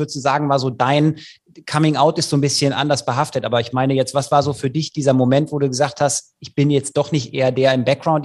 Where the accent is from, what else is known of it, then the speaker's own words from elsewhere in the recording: Leverkusen, North Rhine-Westphalia, Germany; Ich komme ja aus Leverkusen